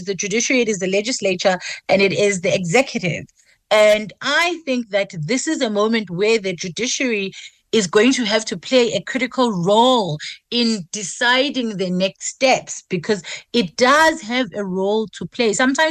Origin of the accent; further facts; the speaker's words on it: South Africa; it affects us as South African.